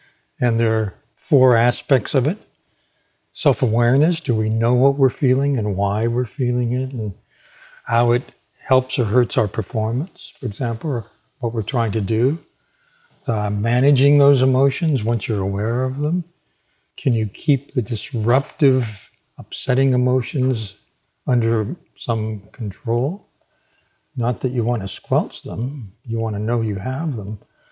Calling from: New York, United States; Just north of New York City. I'm about 30 minutes up the Hudson River.

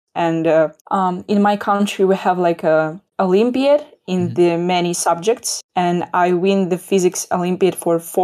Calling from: Odesa, Odesa Oblast, Ukraine; The city named Odessa, and it is just by the Black Sea.

